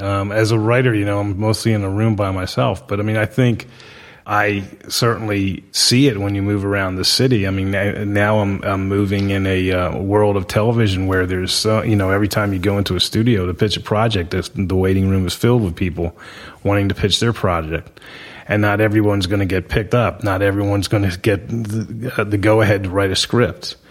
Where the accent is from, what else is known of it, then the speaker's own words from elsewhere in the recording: Florida, United States; That was my story. I grew up in Florida. I wanted to be a writer.